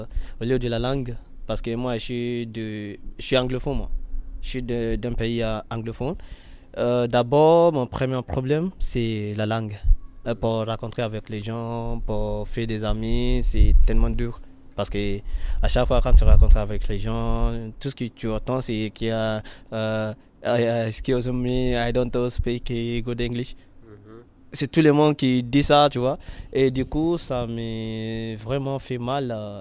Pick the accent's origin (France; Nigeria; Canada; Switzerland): Nigeria; first language Yoruba; French is a second language; j'ai fait mon freestyle dans ma langue maternelle, qui est Yoruba, parce que je suis du Nigeria, de l'Ouest.